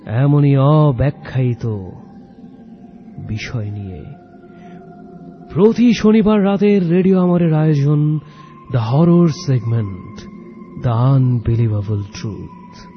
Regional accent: Majhdi, Chittagong Division, Bangladesh; আমরা থাকতাম নোয়াখালীর মাঝদিতে, মূলত সেটাই আমার দাদাবাড়ি এবং সেখানেই আমার বেড়ে ওঠা।

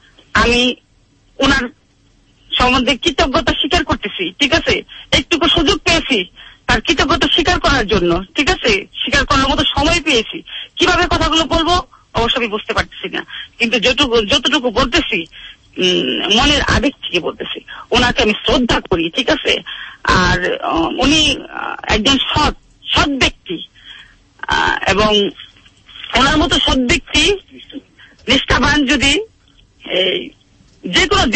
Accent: Munshiganj, Dhaka Division, Bangladesh; আমি আমার দেশের বাড়ি ঢাকা মুন্সিগঞ্জ ইসলামপুরে, আমার একটি বাড়ি আছে

